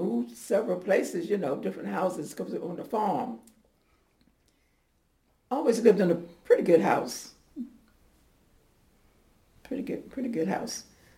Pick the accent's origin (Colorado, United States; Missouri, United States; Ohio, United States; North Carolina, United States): North Carolina, United States; Tarboro; also born or lived in Bethel; I grew up in Edgecombe County. I've been in Edgecombe County all my life.